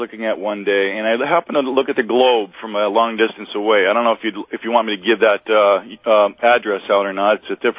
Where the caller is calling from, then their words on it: Oliphant, Pennsylvania, United States; I'm calling from Oliphant, Pennsylvania.